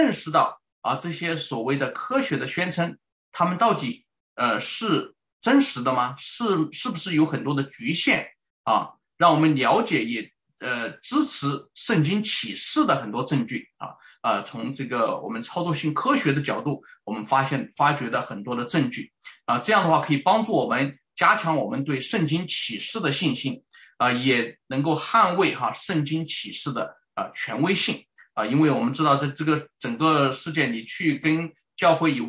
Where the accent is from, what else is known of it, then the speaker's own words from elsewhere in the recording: China; moved away; 我是在这个中国大陆出生成长啊，是完全接受唯物主义、无神论、进化论以及世俗科学的这个历史观啊。